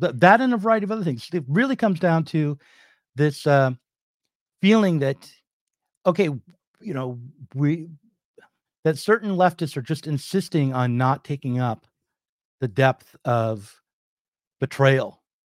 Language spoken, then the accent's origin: English; United States; If there's one thing that I truly like about being an American, it's that.